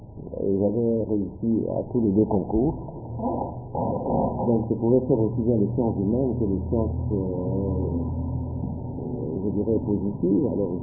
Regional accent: Tondo, Équateur, DR Congo; born there; je suis né à Tondo, c'est un site extraordinaire, au bord du lac Tumba

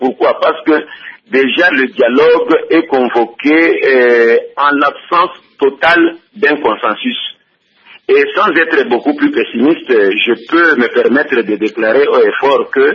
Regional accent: DR Congo; Mais ici chez nous, en République démocratique du Congo

